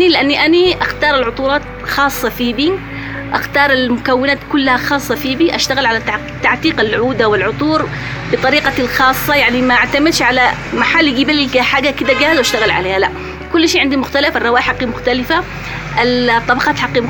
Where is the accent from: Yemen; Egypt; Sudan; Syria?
Yemen; وقت الأزمة اللي حصلت عندنا في اليمن